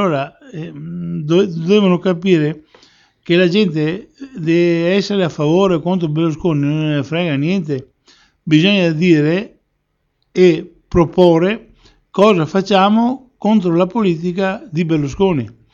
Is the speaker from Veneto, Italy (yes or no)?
yes; Veneto, Italy; qual è il problema sostanzialmente che possiamo avere noi come Veneti? Noi come Veneti dobbiamo, da una parte, dobbiamo organizzarsi a livello di quartieri